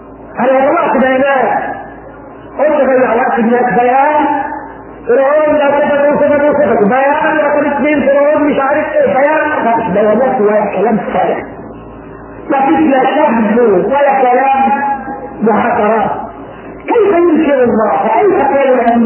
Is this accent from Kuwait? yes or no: no; Egypt; تحت رجلينا أمم ودول تحت رجلينا احنا في مصر في كل مكان